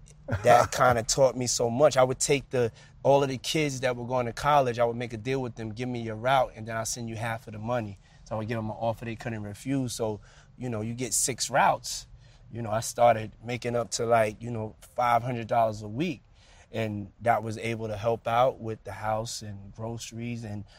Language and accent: English; Harlem, New York, United States; yeah, I was raised in Harlem. My father was killed when I was 2, almost 3 years old.